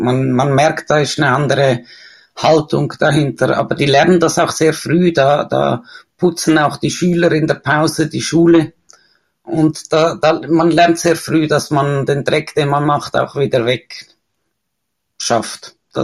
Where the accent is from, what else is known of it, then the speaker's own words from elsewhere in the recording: Switzerland; ich komme ja aus der Schweiz, wie man hören kann.